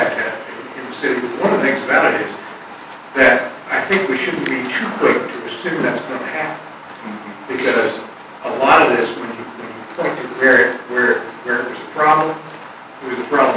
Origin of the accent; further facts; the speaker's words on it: Virginia, United States; I grew up in Fairfax County, and when Fairfax County, when I was a little kid... There were cows right in our backyard